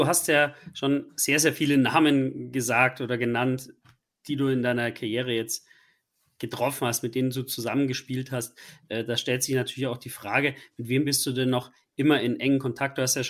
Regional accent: Munich, Bavaria, Germany; weil ich als Münchner

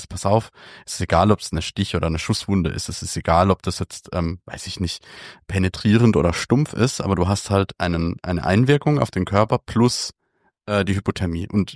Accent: Germany

